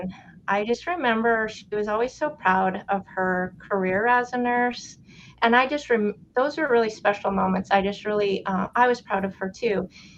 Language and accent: English; Montana, United States; I'm out of Billings, Montana. I'm from Montana, small town in the middle of Montana.